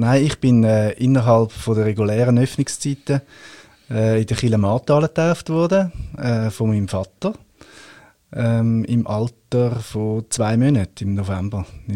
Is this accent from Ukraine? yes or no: no; Switzerland; now in Zürich, Switzerland; so in dem Dorf, wo ich aufgewachsen bin, es halt dazu gehört hat, dass ein Kind getauft wird